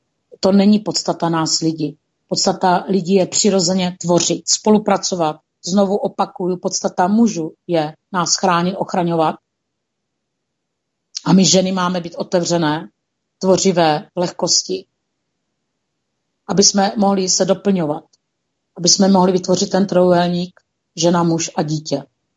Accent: South Moravian Region, Czechia; pocházím kousek od Brna, od Pálavy, Jižní Morava.

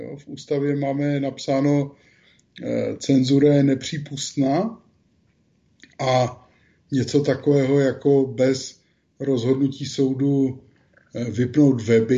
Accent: Moravian-Silesian Region, Czechia; já jsem vyrůstal na Ostravsku a většinu svého života tam žiju

